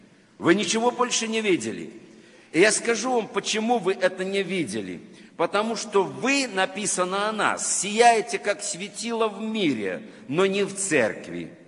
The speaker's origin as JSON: {"language": "Russian", "country": "Belarus", "said": "Я ему говорю, белорус."}